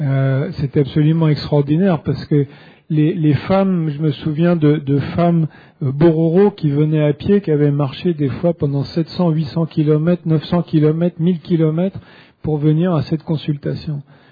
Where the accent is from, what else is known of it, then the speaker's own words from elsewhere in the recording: Brittany, France; on les a encore dans des coins reculés, comme chez moi en Bretagne